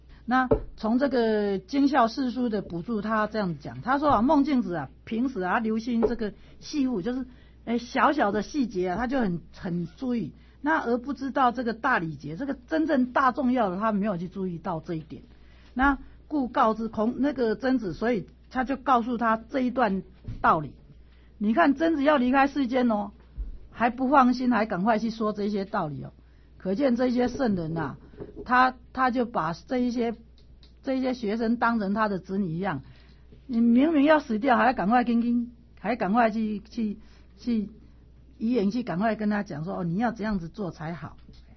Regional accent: Taiwan; 像尤其是我们台湾话的口气超好玩的

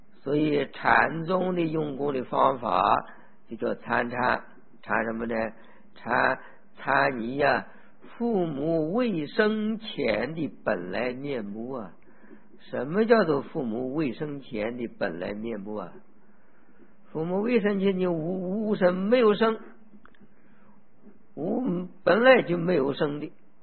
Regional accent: China; 就是我们中国人你学孔子学儒的话，孔子讲的话都是一样的

